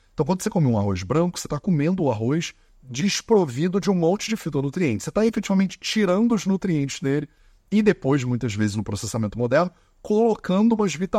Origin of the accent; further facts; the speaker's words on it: Rio de Janeiro, Brazil; accent: carioca; eu sou brasileiro, sou carioca, né? Nascido, criado com esse sotaque aqui complicado.